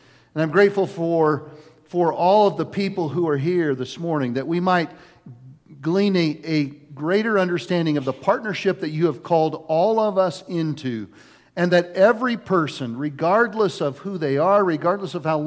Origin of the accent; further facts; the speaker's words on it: Lafayette, Colorado, United States; also born or lived in Southern California; I was born in Southern California when I was about 8. My folks divorced, and Mom remarried and relocated to Lafayette, Colorado. If you don't know where that's at, it's East Boulder County, Colorado.